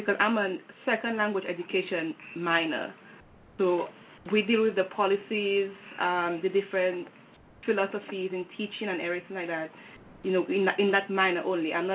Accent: Dominica; well, I'm from the Caribbean, so I have to say the Caribbean education. Naturally, my education from primary to tertiary, because I went to 2-year college in Dominica, it was pretty much free.

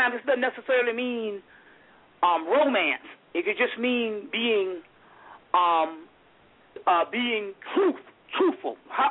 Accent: Mullins, South Carolina, United States; I'm from Mullins, and a lot of root people in Georgetown.

